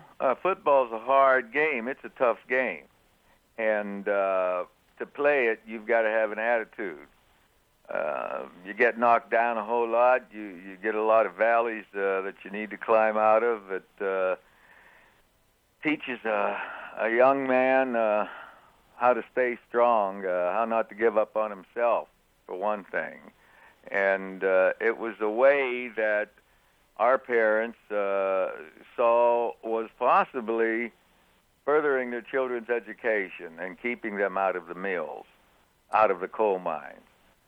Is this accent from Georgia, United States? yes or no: no; Beaver Falls, Pennsylvania, United States; because from Beaver Falls, my hometown, the tight end on the Colts is named Jim Mutchler.